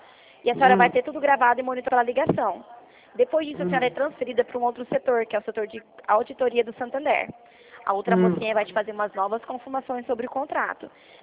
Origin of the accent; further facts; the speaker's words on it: Presidente Prudente, São Paulo, Brazil; eu sou de Presidente Prudente.